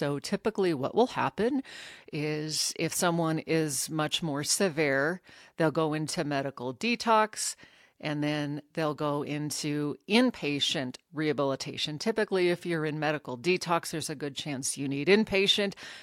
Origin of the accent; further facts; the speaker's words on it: Anchorage, Alaska, United States; You know, in my case, growing up in Alaska, everybody drinks and smokes weed.